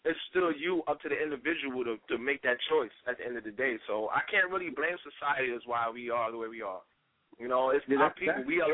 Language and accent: English; New York City, New York, United States; Born and raised in the Bronx.